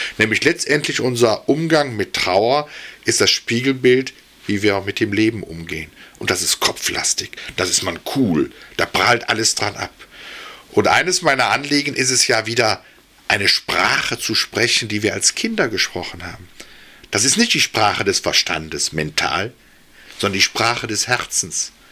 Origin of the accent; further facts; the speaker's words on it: Cologne, North Rhine-Westphalia, Germany; wenn ich das aber als Rheinländer oder sage ich mal als Kölner möchte, dass die Asche nochmal am